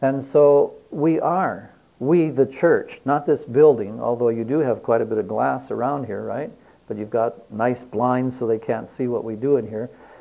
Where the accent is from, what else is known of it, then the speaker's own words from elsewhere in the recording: Wisconsin, United States; Man, I grew up in Wisconsin, but not in an agricultural. We were right in the city.